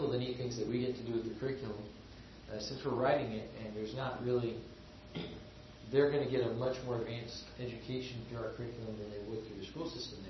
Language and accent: English; United States; now in Brazil; We were able to do it because we're American citizens, and so they honored our native country's education laws